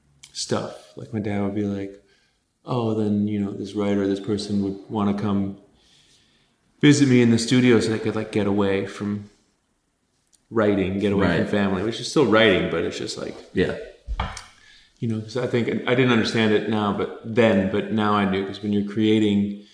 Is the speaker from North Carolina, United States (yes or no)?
no; Tarzana, California, United States; I was born in Van Nuys and grew up in Tarzana.